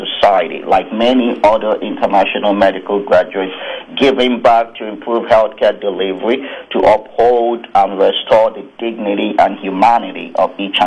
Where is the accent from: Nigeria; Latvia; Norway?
Nigeria; now in United States; growing up in Nigeria, I discovered that the United States of America is the best place on earth